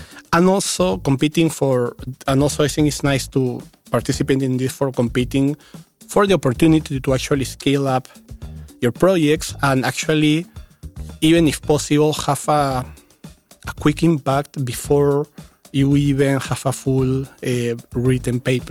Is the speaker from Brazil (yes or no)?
no; Peru; I am not from the Netherlands, I am actually from Peru. The fact that I am from a total different country actually adds a different fresh perspective.